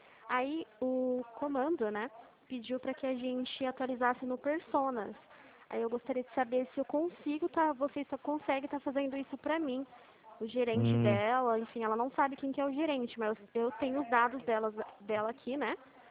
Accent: Limeira, São Paulo, Brazil; Eu sou de Limeira, São Paulo.

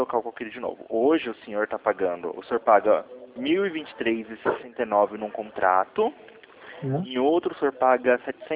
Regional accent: Campinas, São Paulo, Brazil; Aqui de Campinas.

